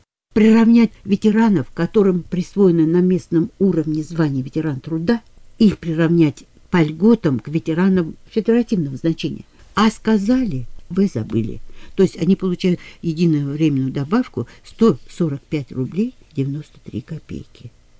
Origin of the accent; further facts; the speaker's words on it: Donetsk, Donetsk Oblast, Ukraine; Я из Донецка, да.